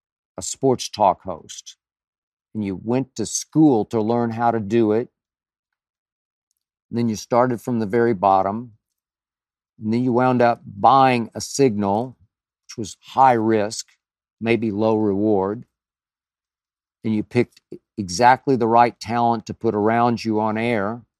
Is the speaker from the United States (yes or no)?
yes; Oklahoma City, Oklahoma, United States; became a 30-year legend in sports talk radio in my hometown of Oklahoma City.